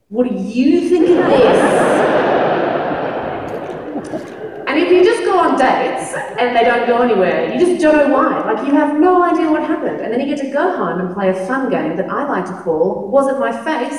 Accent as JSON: {"language": "English", "country": "Australia", "said": "I know that I will always love being Australian"}